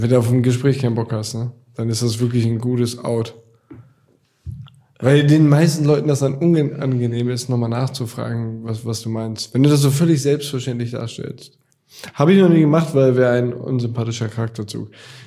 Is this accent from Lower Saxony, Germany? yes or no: yes; Braunschweig, Lower Saxony, Germany; Bei uns in Braunschweig.